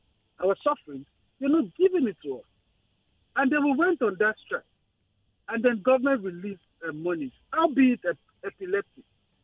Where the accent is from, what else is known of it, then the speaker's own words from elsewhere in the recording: Lagos, Nigeria; When I was growing up in Lagos, in Apapa, to be specific